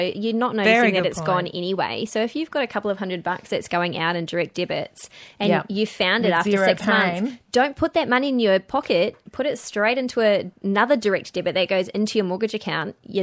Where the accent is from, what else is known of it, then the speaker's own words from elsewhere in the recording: New Zealand; I was brought up in New Zealand, so dairy farms are really close too.